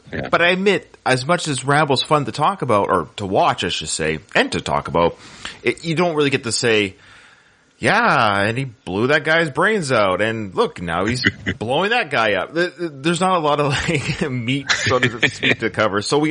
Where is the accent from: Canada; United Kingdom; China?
Canada; Canada, my home country, absolutely sucks.